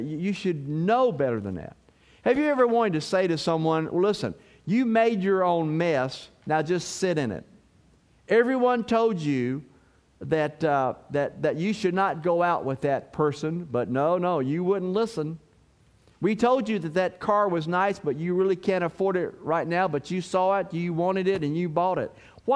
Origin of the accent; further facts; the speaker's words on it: Stanford, Kentucky, United States; So I grew up in Stanford, Kentucky. Anybody know where Stanford is?